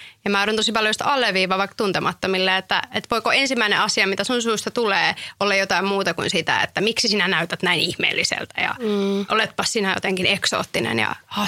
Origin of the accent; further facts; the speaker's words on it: Tampere, Pirkanmaa, Finland; Kyllä mä yleensä sanoisin, että mä oon Tampereelta